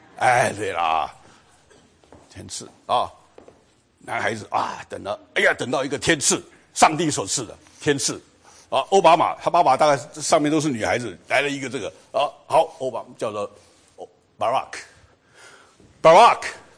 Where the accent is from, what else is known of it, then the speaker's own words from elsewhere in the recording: China; 这个对我们中国人讲很重要，对不对。